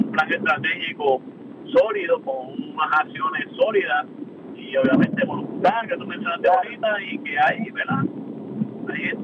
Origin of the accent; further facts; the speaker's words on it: Puerto Rico; Podemos, como puertorriqueños, unirnos y hacer que las cosas sucedan.